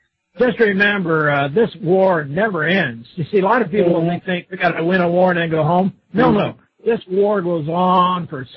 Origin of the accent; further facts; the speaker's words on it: United States; I'm from the United States